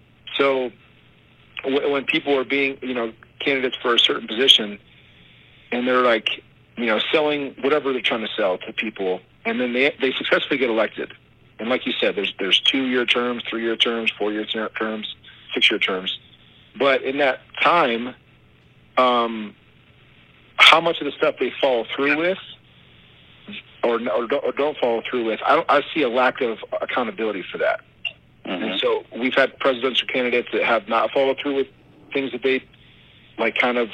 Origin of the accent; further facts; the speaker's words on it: Ashtabula, Ohio, United States; I'm just, you know, I'm a dude from Ashtabula.